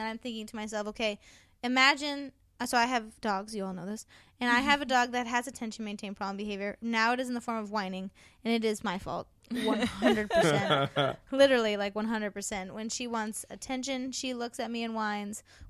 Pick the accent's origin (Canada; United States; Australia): Canada; I'm just being Canadian right now